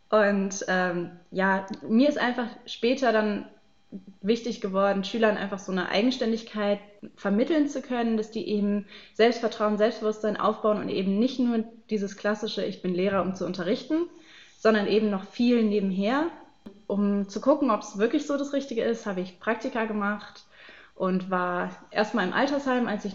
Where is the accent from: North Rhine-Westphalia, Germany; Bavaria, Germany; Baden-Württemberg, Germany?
Baden-Württemberg, Germany; ich komme aus Baden-Württemberg, da sollte ich dann Kernfächer wählen. Wir haben in Baden-Württemberg einige Vorgaben